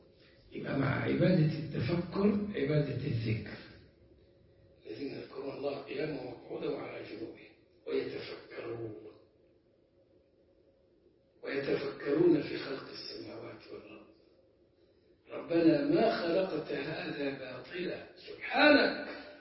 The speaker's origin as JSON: {"language": "Arabic", "country": "Egypt", "said": "الخرافات دي عندنا في القريه أو على مستوى الناس الجهلة، وطلعت على مستوى الناس المتعلمين. كنت فاكر إني عندنا في مصر"}